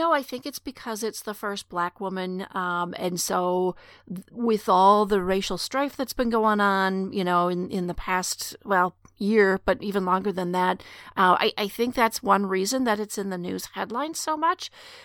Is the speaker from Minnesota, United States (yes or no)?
yes; Minnesota, United States; And I'm a girl from Minnesota, so I know that one well.